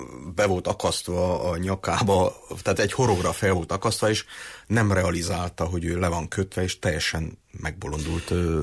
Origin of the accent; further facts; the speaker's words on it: Târgu Mureș, Mureș County, Romania; Marosvásárhelyiként az a kérdés vetődik fel bennem